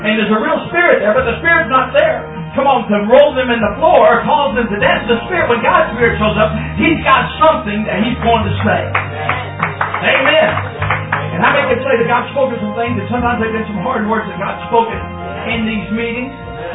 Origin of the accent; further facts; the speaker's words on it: Texas, United States; One of them is a good brother I know from my home state of Texas